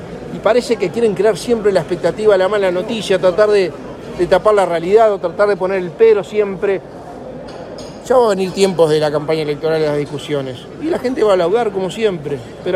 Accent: Uruguay; pero por lo menos que como uruguayos se alegren cuando hay noticias positivas

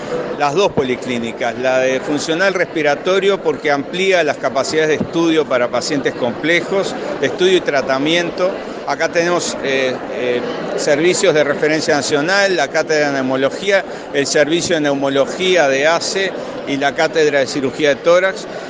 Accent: Uruguay; nosotros podemos contribuir como uruguayos a resolverlo.

